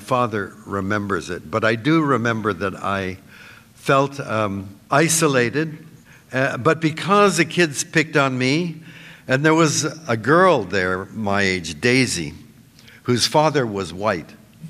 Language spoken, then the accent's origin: English; Vancouver, British Columbia, Canada; born there; I was born in Vancouver in 1936